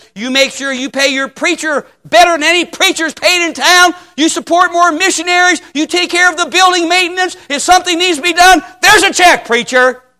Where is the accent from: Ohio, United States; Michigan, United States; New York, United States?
Ohio, United States; Cleveland; My dad taught me as a kid growing up in Cleveland about tithing.